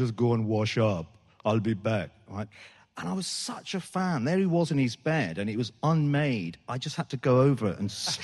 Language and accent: English; Birmingham, West Midlands, United Kingdom; I used to live in Yardley, you know, and then went to school in Handsworth. So I had to get this hour-long two buses into Handsworth. You see every single person, every different type of person in Birmingham in that 1 hour.